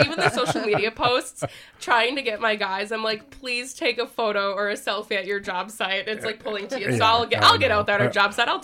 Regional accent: Mankato, Minnesota, United States; now in Faribault, United States; So, fun fact for you, I'm from Mankato originally.

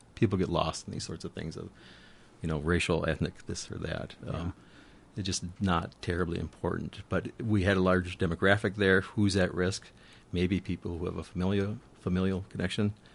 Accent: Minnesota, United States; I'm from Minnesota, but I'm a Minnesotan, you know, I'm a Somali American.

